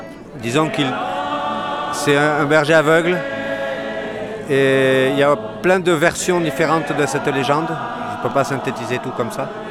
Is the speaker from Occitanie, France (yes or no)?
yes; Bagnères-de-Bigorre, Occitanie, France; Je viens de Bagnères. Okay. Bagnères de Bigorre.